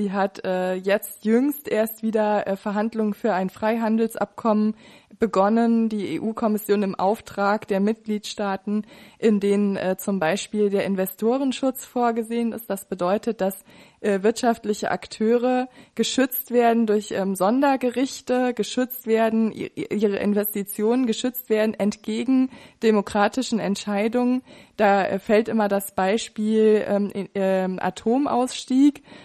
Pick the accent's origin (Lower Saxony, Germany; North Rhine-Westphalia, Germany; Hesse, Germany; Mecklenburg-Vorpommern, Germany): Hesse, Germany; Kassel; mit Bussen aus meiner Heimatstadt Kassel.